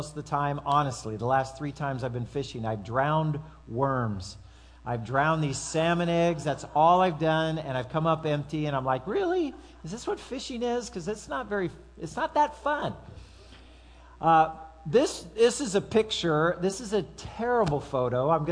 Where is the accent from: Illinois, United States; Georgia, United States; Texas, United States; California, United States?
California, United States; I come from Southern California. There's no natural lakes hardly at all down there.